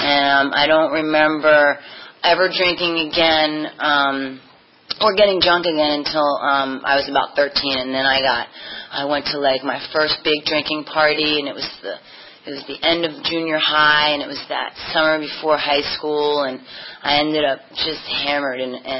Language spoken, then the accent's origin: English; Kensington, Maryland, United States; I grew up in Maryland in a small town called Kensington, and I was adopted, and my parents are German immigrants